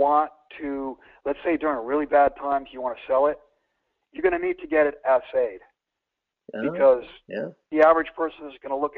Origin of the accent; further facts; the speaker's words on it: Connecticut, United States; now in Texas, United States; I'm from Texas, but not originally. I grew up in Connecticut, played hockey for UConn.